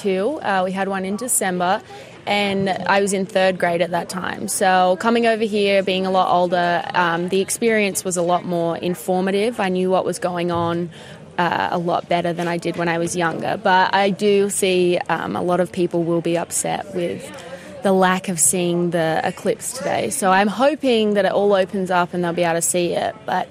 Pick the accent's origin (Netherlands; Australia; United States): Australia; Adelaide, South Australia; So I'm from Adelaide, South Australia.